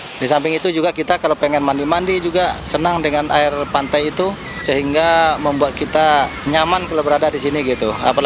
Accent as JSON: {"language": "Indonesian", "town": "Palembang", "region": "South Sumatra", "country": "Indonesia", "said": "Kita berasal dari Sumatera, kebetulan dari Palembang gitu."}